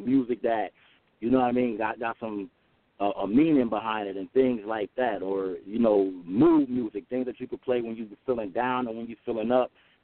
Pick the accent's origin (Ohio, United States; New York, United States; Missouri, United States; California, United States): New York, United States; Buffalo; I'm from Buffalo, New York, which is like 6 hours away from the city of New York, so I was influenced by it all.